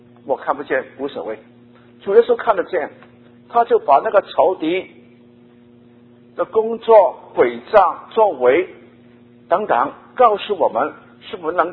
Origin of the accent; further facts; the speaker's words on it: Guangdong, China; 我们广东人说啊，一个很有精神的人是鬼打一样